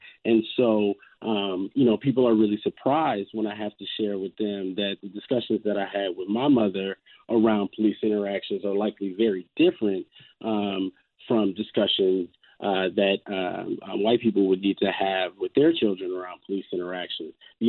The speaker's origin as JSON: {"language": "English", "town": "Minneapolis", "region": "Minnesota", "country": "United States", "said": "I'm from Minneapolis originally, and I have family and friends that are very dear to me there."}